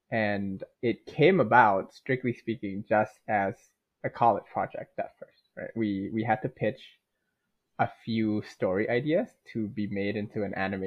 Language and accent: English; Thailand; growing up in Thailand as a boy, eventually I hit an age.